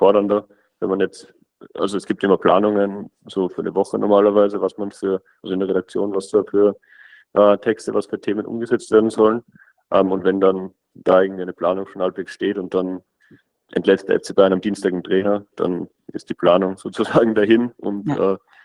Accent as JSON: {"language": "German", "region": "Vienna", "country": "Austria", "said": "Ich bin aus Österreich, da in der Nähe von Wien."}